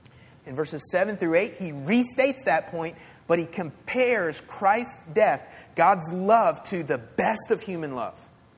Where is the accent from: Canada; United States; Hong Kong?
United States; Florida; You know, I grew up in Florida. We have a lot of lakes in Florida.